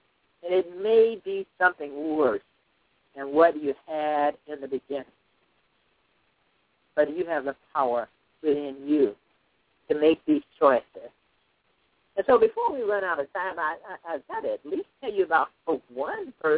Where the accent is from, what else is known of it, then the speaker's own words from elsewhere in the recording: Indianapolis, Indiana, United States; I'm from Indianapolis, Indiana. That's where I was born and reared.